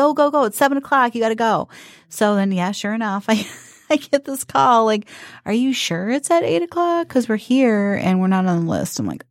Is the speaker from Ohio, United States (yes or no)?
no; Detroit, Michigan, United States; We're two moms from the Metro Detroit area trying to navigate through the stage of the terrible teenage years.